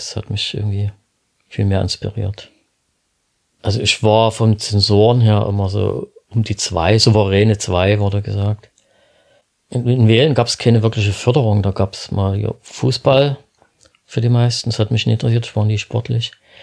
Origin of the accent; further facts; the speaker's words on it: Stadtwehlen, Saxony, Germany; Also ich bin aufgewachsen in Stadtwehlen, im wirklichen Tal der Ahnungslosen.